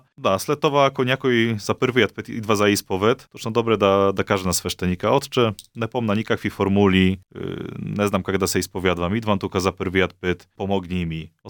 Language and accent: Bulgarian; Poland; Bulgarian is a second language; съм поляк, а трябва да се изповядвам на български.